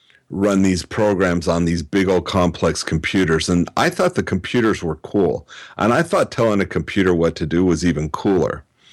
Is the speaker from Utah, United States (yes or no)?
yes; Logan, Utah, United States; born there; now in Orange County, United States; No, I was born in Logan, Utah. We moved around a lot.